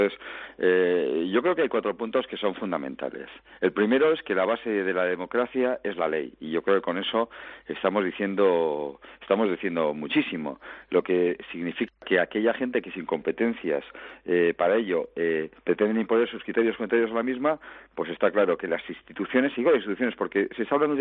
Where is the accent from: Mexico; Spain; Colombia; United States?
Spain; no nos olvidemos que somos europeos porque somos españoles